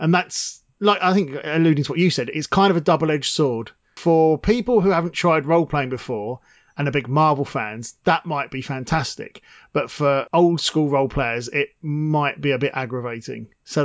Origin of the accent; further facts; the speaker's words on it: United Kingdom; And I know I'm British